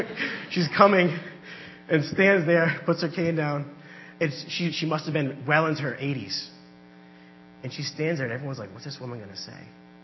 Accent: Johnston, Rhode Island, United States; And I'm a native Rhode Islander. I grew up in Johnston, right down the street over here, attended South Attleboro Assembly of God.

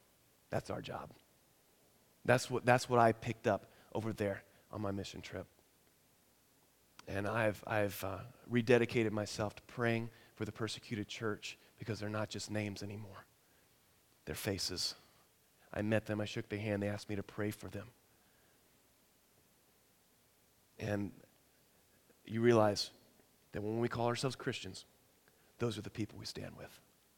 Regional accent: Kentucky, United States; they had gotten me KFC because they knew that I was from Kentucky.

